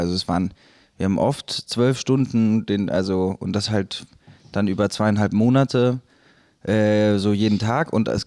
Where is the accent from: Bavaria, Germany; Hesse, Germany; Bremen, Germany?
Bavaria, Germany; Munich; weil ich komme aus München und mein Schwäbisch ist halt kein echtes Schwäbisch